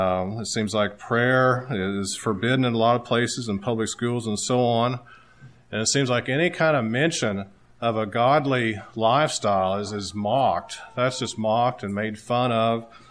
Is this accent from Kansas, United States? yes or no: yes; Kansas, United States; I knew I grew up in Kansas, western Kansas, and it was a small town.